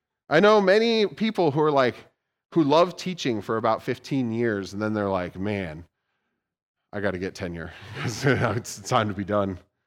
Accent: San Diego, California, United States; Like, I come from San Diego, and they don't even get this bad.

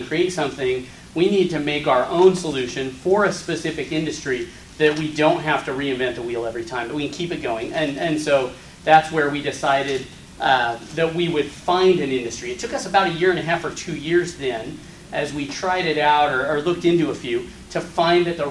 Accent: California, United States; I'm from Northern California. I'm from a smaller farming town outside of Sacramento.

